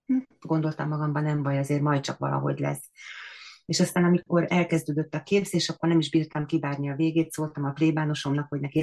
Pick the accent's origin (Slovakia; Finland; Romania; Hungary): Hungary; also born or lived in Germany; Na hát az én utam az úgy kezdődött, hogy mi Németországban éltünk a családommal, és onnan jöttünk haza Magyarországra 4 éve